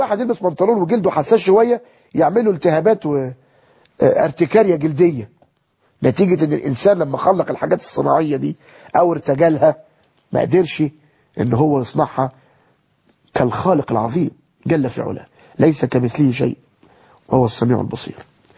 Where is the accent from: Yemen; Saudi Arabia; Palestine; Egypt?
Egypt; معز الانجورا ده يمكن مش موجود عندنا في مصر